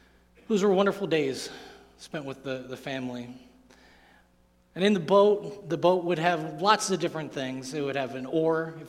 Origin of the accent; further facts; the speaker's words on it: Amherst, Ohio, United States; I grew up here in Amherst, near the sandy beaches, not necessarily white, but the sandy beaches, nonetheless, of the shores of Lake Erie.